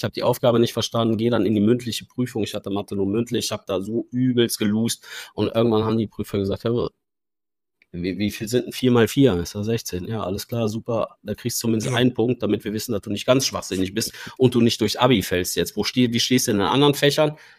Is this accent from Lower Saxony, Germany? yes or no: no; Cologne, North Rhine-Westphalia, Germany; Ich komme ja aus Köln oder aus dem Kölner Umland, bin dann jedes Mal an die Uni Duisburg-Essen.